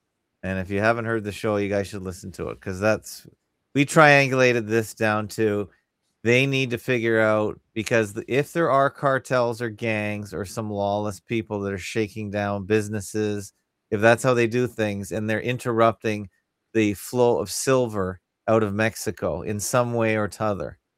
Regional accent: Canada; As a Canadian, I think it's a fun. I'm not against it. I'm in the minority up here.

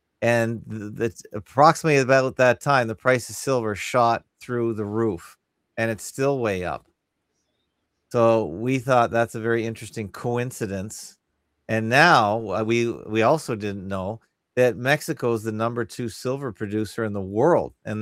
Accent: Canada; As a Canadian, I think it's a fun. I'm not against it. I'm in the minority up here.

